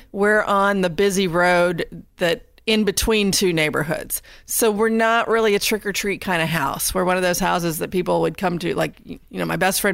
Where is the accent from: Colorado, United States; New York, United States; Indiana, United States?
Indiana, United States; I grew up in Indiana.